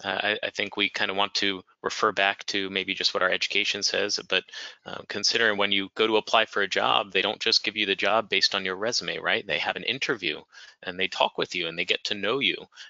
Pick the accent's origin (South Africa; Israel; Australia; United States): United States; District of Columbia; I use the pronouns he, him, and I was raised outside of Washington, D.C.